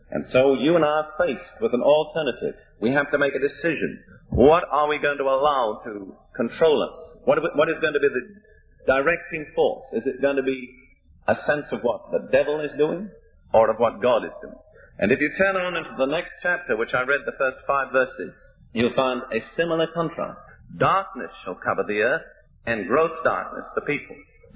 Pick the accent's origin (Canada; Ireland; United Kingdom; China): United Kingdom; now in United States; I'm British. I'm a guest, a resident in your land.